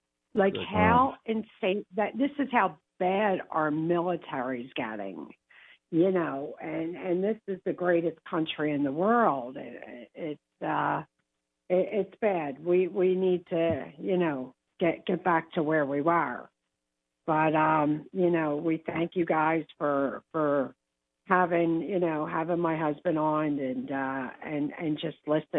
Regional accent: Philadelphia, Pennsylvania, United States; Well, we're from Philly. We do fight back.

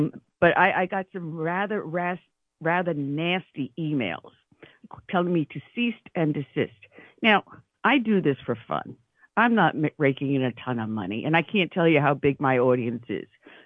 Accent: Long Island, New York, United States; Not born and raised in the five boroughs. I was from Long Island, New York.

